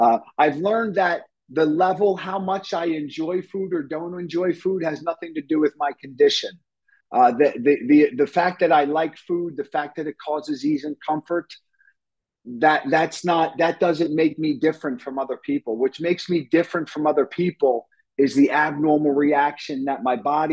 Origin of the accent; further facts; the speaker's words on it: Pennsylvania, United States; As Catherine said, I'm from Pennsylvania.